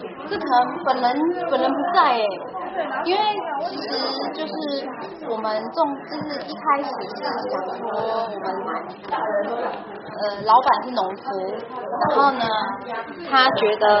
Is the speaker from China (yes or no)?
no; Taipei, Taiwan; 因为我是台北人，我就可能会寄回台北家